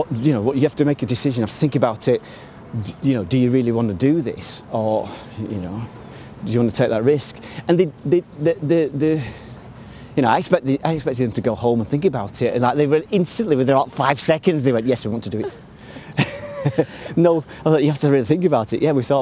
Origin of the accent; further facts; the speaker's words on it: England, United Kingdom; "No, I'm from England."